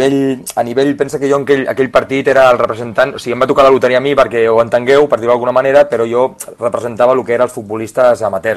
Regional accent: Vilanova i la Geltrú, Catalonia, Spain; jo soc de Vilanova, treballo aquí a l'Escola Pia de Vilanova i la Geltrú

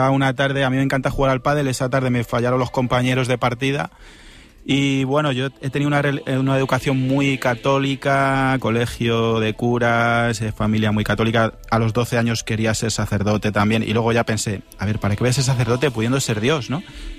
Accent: Ávila, Castile and León, Spain; Yo soy de Ávila, que es una tierra de santos y de cantos, la tierra de Santa Teresa

